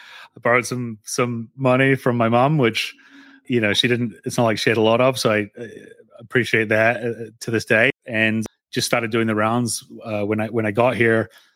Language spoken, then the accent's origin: English; Paraparaumu, Wellington, New Zealand; I grew up in New Zealand in a town called Paraparaumu, which is about 45 minutes north of Wellington.